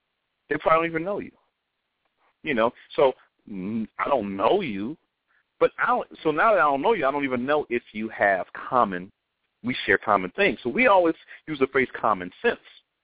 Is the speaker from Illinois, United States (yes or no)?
yes; Chicago, Illinois, United States; I'm from Chicago.